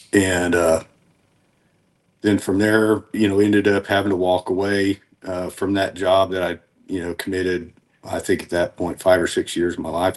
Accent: Mustang, Oklahoma, United States; So I grew up in Mustang, Oklahoma, kind of outside town a little bit

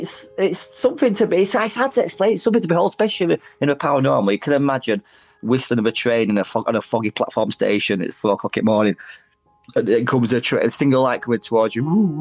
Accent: Featherstone, Yorkshire and the Humber, United Kingdom; also born or lived in Wakefield; where I grew up in Featherston, you've got Pontefract next door to it, Wakefield. Now, Wakefield, where I used to live

